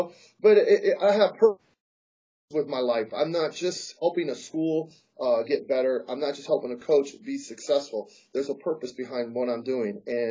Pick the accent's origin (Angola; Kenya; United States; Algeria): United States; Tacoma, Washington; moved away; So I'm from Tacoma, Washington. So I got on a bus and I rode a bus 84 hours, 4 days to come here and walk on.